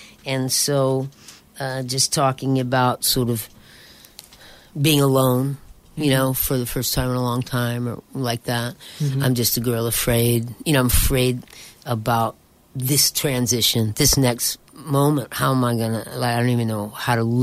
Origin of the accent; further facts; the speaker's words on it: Los Angeles, California, United States; it's about relationships, which is the way I grew up in Los Angeles. It was about personal relationships.